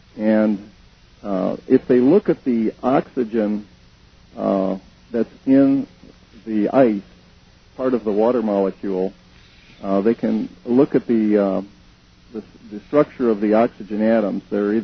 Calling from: Chicago, Illinois, United States; I'm calling from Chicago tonight, and we vary between about -5 and 95 degrees Fahrenheit every year.

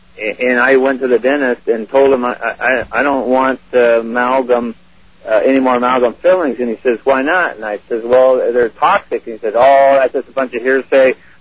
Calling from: Yakima, Washington, United States

